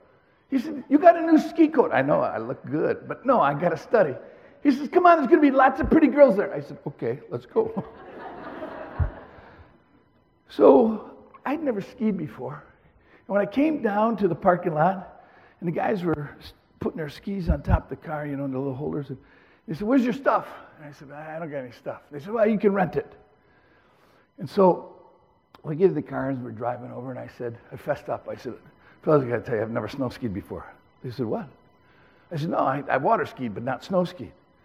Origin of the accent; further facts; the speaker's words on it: Grand Haven, Michigan, United States; So I grew up in Grand Haven, Michigan, right on Lake Michigan.